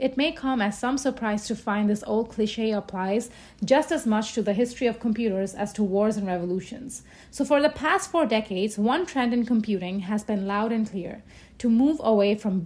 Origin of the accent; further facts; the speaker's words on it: Bangladesh; moved away as an adult; also born or lived in London, United Kingdom; now in Canada; I grew up in Bangladesh, but I moved to Canada for my undergraduate degree.